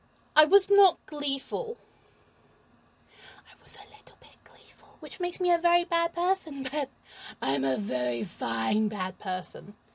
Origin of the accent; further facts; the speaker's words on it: England, United Kingdom; I'm too polite to say because I'm English and we don't